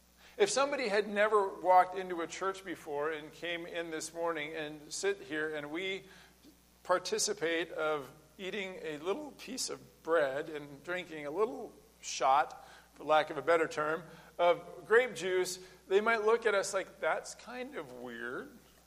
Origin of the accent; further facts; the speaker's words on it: Lynden, Washington, United States; I went to a Christian high school where I grew up in Linden, Washington